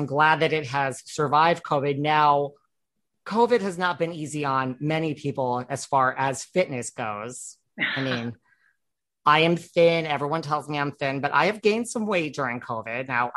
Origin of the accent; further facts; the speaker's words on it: New York City, New York, United States; I'm such a New Yorker. If it's like 20 minutes or less, I'm like, I'm just going to walk.